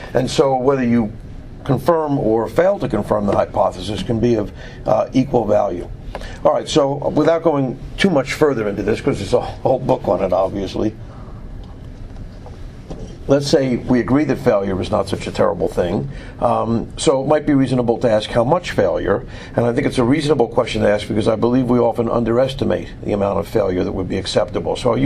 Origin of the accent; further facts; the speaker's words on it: New York, United States; now in Boston, United States; Just because I'm in Boston and I'm from New York